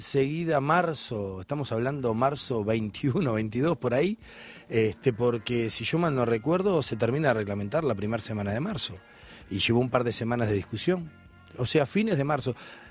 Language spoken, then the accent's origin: Spanish; Montevideo, Uruguay; born there; Nací en Emilio Romero y Carlos Telier, en plena Teja. Un barrio de La Teja.